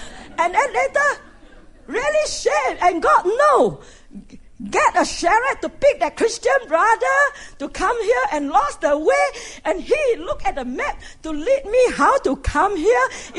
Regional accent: California, United States; English is a second language; And I say, hey, I come from Southern California, Lomina too.

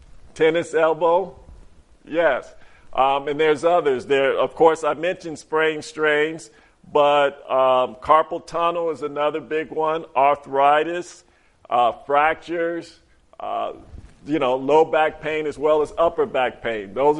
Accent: Monticello, Georgia, United States; from Monticello, Georgia. I am presently not farming, but we have had gardens. But my family and I have bought a farm in Virginia. And this summer, we will be moving to Virginia.

